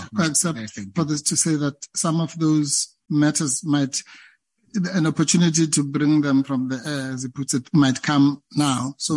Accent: South Africa; I call them the big five, being a South African.

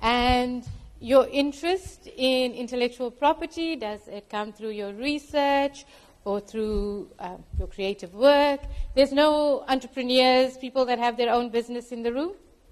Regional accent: KwaZulu-Natal, South Africa; So it's my hometown, KwaZulu-Natal. Born and brought up, but I unfortunately now, or fortunately, live now in the Western Cape, the land of the wine.

